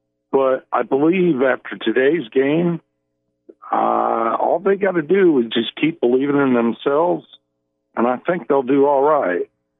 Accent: Iowa, United States; now in Flippin, United States; Yeah, I'm from Iowa originally, and I'm down here for the last 10 years

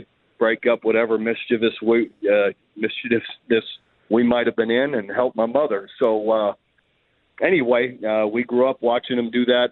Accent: Youngstown, Ohio, United States; Oh, it was fantastic. Just the old steel mill town, you know, old neighborhoods.

